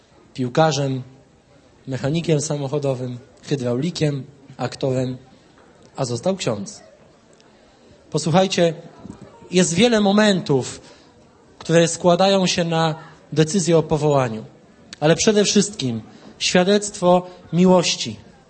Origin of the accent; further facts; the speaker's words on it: Gdynia, Pomeranian Voivodeship, Poland; pochodzę z pięknego miasta, widzę nawet flagę z mojego miasta, ta z tymi rybami dwiema. Gdynia. To jest moje miasto, tam się urodziłem, wychowałem, mieszkałem